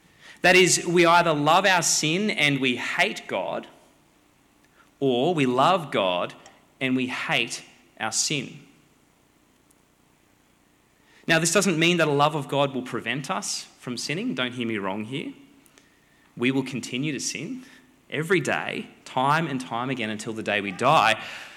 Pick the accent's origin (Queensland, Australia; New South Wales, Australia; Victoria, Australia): Queensland, Australia; Brisbane; give myself a little taste of my hometown of Brisbane.